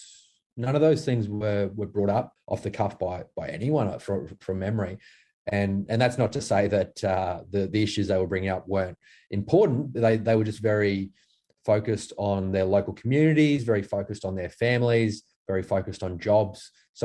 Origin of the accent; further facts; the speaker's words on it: Toowoomba, Queensland, Australia; also born or lived in Wondai; Regional Queensland, yeah. So I grew up in Toowoomba. Before that, I was from a little country town called Wandai. Lived there till I was about four and then, yeah, moved to Toowoomba and went to primary school and high school in Toowoomba.